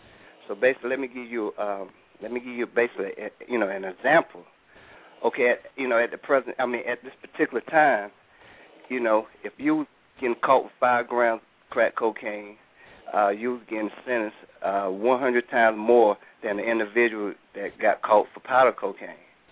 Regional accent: North Carolina, United States; I was growing up in North Carolina. I had friends that got in trouble.

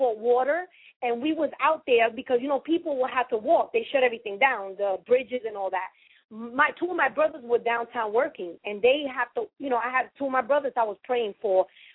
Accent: New York City, New York, United States; It definitely changed my feeling about New York. I'm not going to lie. You know, ever since that happened, I really wanted to get out of New York. And I'm a New Yorker.

